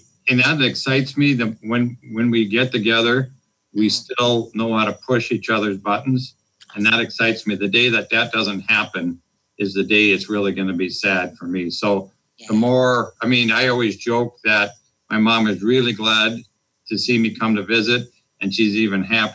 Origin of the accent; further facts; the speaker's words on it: Fargo, North Dakota, United States; I'm from North Dakota, Fargo, North Dakota. That was the mindset in the 50s.